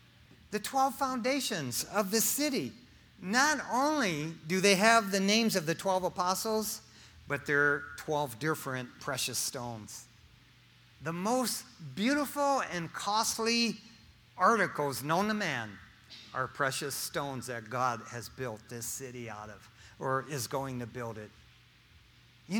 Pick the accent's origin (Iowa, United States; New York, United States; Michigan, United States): Michigan, United States; Eastpointe; Now, I grew up in East Detroit, Michigan.